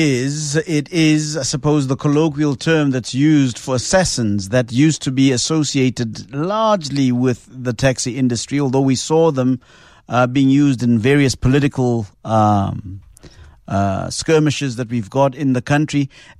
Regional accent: Mamelodi, Gauteng, South Africa; I come from Mamelodi

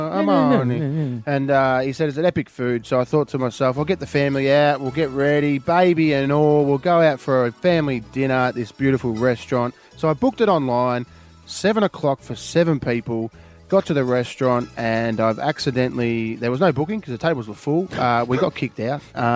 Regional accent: Australia; I'm from Australia

